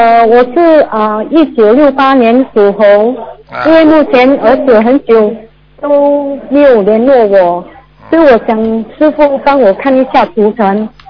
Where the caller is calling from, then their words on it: Singapore; 我是从新加坡打来的。